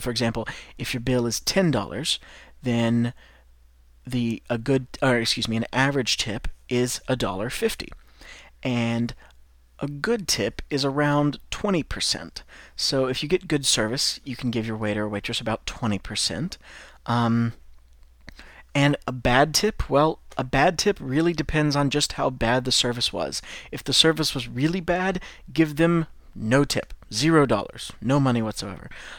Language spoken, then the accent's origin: English; United States; And I teach American English. I'm American. That's all I can teach.